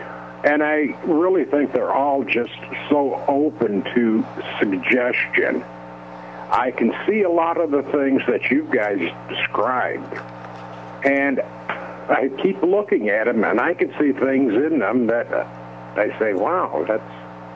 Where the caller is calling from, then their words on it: New York, United States; from New York.